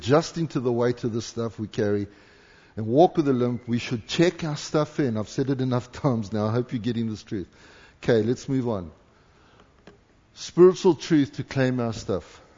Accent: South Africa; Easy for me, I'm a South African. I've got the guttural thing going.

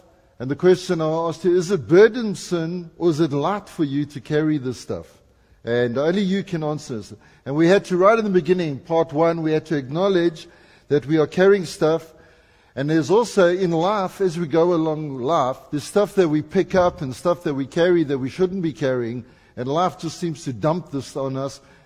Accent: Durban, KwaZulu-Natal, South Africa; I was from Durban.

